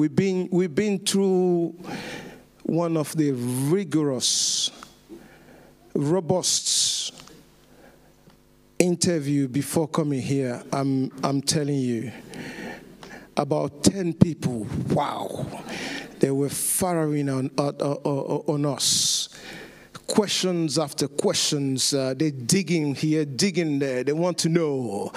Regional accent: London, United Kingdom; born there; I was born in England, in London, in a church, in a French-speaking church

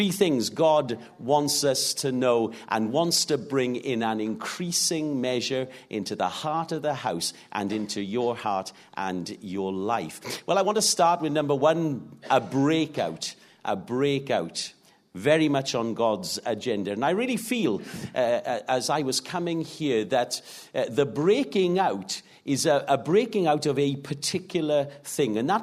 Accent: Wales, United Kingdom; I'm originally from the Rhondda Valley in South Wales. I am not from a Christian home.

